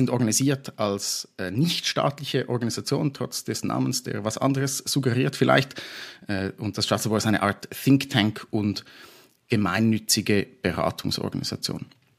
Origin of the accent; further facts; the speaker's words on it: Switzerland; Gleichwohl sehe ich auch bei uns in der Schweiz sehr viel Verbesserungspotenzial.